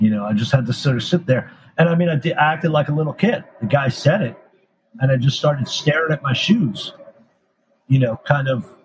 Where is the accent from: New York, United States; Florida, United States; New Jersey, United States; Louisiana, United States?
New Jersey, United States; I grew up in New Jersey, which is not the most open-minded place necessarily. Specifically where I grew up and within my own family and stuff, people didn't tolerate that shit.